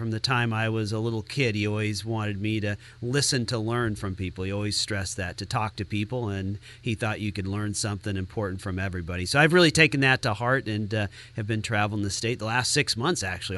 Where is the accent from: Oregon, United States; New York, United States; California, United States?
Oregon, United States; Roseburg; heading over to Roseburg, my hometown, this afternoon